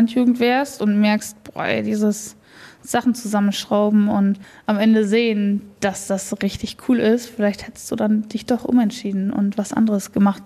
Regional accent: Lower Saxony, Germany; Ich komme aus der Grafschaft Bentheim.

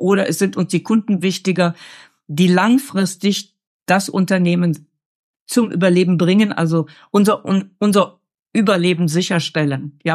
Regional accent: Rhineland, Germany; Ich komme aus dem Rheinland, so sagen wir das da.

